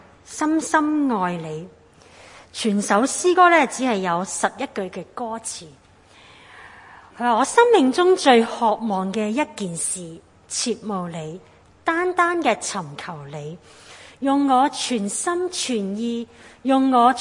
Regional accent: Hong Kong

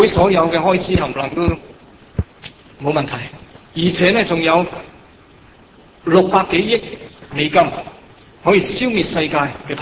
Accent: Hong Kong

